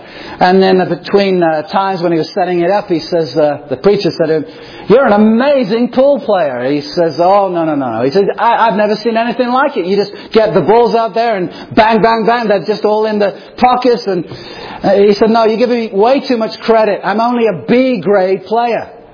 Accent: Chester, North West England, United Kingdom; born or raised there

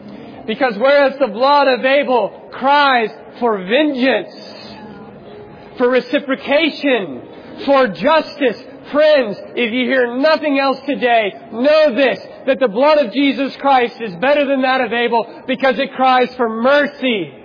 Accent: United States; I'm from America, and I'm here to come.

